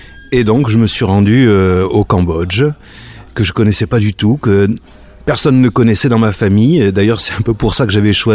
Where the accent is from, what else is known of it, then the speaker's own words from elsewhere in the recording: France; lorsqu'on part avec un français, moi je suis français